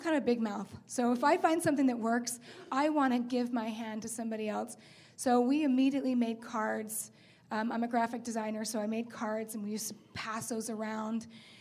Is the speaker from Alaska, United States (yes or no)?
no; Utah, United States; I'm a beautiful daughter of God. I'm from Utah and started this program on February 23rd, 2009.